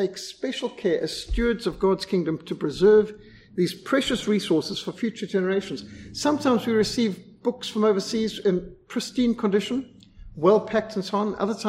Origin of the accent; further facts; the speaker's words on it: Bulawayo, Zimbabwe; when I was growing up in Bulawayo